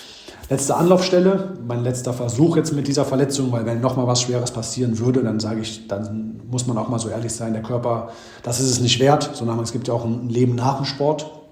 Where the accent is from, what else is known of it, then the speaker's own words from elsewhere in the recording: Krefeld, North Rhine-Westphalia, Germany; Und deswegen ist das Krefeld immer meine Heimat.